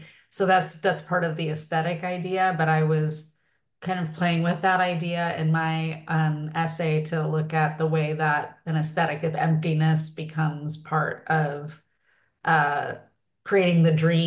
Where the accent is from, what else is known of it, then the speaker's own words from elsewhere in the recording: Chicago, Illinois, United States; And of course, I come from Chicago. I'm living in Chicago again now.